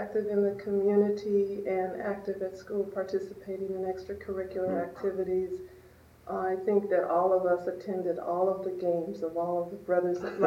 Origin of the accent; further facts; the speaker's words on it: Los Angeles, California, United States; I grew up in Los Angeles.